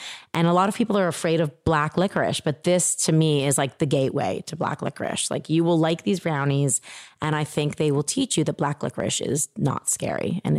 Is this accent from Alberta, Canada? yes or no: no; Toronto, Ontario, Canada; I grew up in Toronto.